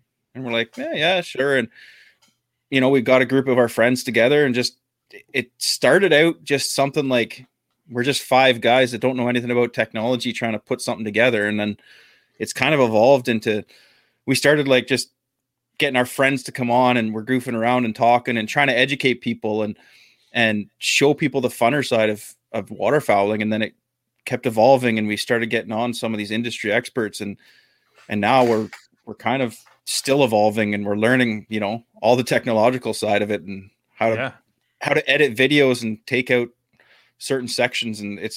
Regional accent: Ontario, Canada; we're both from Ontario, Canada, but like when we say we're from Ontario, Damien and I are from opposite sides of Ontario here.

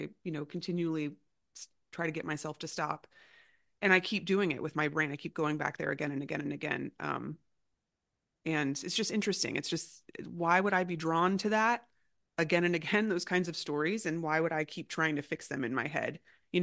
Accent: Florida, United States; I grew up in a home that had guns, and I'm from Florida, and it wasn't that uncommon.

